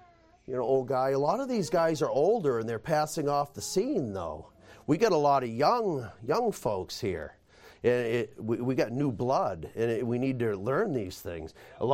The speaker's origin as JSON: {"language": "English", "region": "New Hampshire", "country": "United States", "tie": "born or raised there", "said": "A little boy growing up in New Hampshire and going on a field trip with my school down to the Boston Museum of Science."}